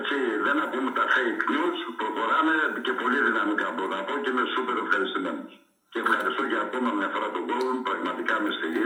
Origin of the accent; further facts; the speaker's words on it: Farkadona, Thessaly, Greece; είμαστε τοπικιστέοι, Φαρκαδόνοι, α το πω έτσι, να μην πω για άλλα χωριά. Έτσι θα ψηφίσω το χωριό μου